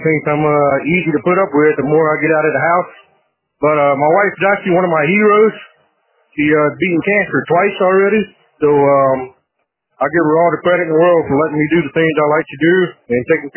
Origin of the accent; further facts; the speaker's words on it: Tipton, Tennessee, United States; I've been a Blue Devil fan for 14 years when I moved here from Tipton from Tennessee.